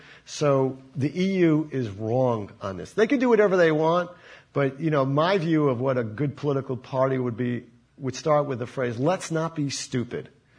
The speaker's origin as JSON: {"language": "English", "country": "United States", "said": "I mean, as an American, I was dismayed in two ways."}